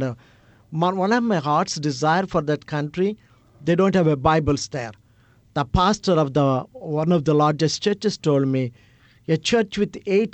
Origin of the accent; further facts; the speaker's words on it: India; English is a second language; One of the poorest countries that I have seen as an Indian.